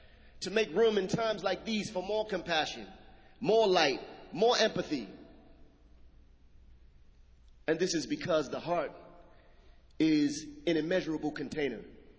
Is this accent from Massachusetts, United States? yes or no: yes; Boston, Massachusetts, United States; You know, I was raised in Roxbury. I remember as a child coming down in this area to see the ice sculptures at the end of the year for New Year's Eve, going to Charles River to see the fireworks.